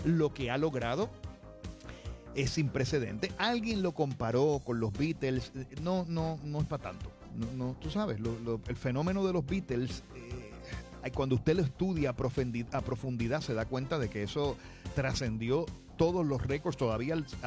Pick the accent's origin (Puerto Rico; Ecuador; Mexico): Puerto Rico; Aguadilla; me crié en Aguadilla y lo que oía Radio Heavy, más era música en inglés.